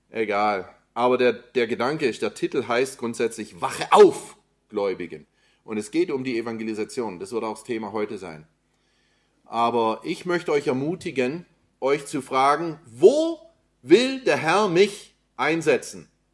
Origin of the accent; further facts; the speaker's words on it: Tübingen, Baden-Württemberg, Germany; ich bin eigentlich hier geboren in Tübingen und aufgewachsen und durfte hier zur Schule gehen. Aber ihr merkt es vielleicht an der Aussprache oder so, ich habe auch ein bisschen einen anderen Hintergrund noch. Meine Mutter kommt aus den USA und wir sind dann zweisprachig aufgewachsen